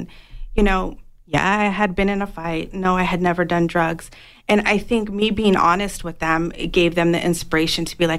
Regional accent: South Tucson, Arizona, United States; I really want to be an advocate for our South and West Side schools because I grew up in South Tucson.

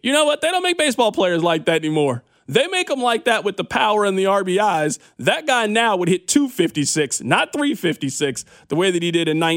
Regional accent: Kansas City, Missouri, United States; There haven't been many times that growing up in Kansas City that I know that I've been excited to see an opposing player hit a home run.

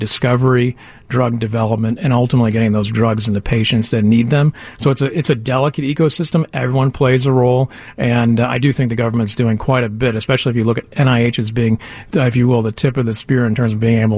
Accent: Chicago, Illinois, United States; also born or lived in Boston; now in New Jersey, United States; You know, I grew up in the Chicago area, so I'm obviously a little bit biased, but I've lived in New Jersey for 6 years, lived in Boston as well.

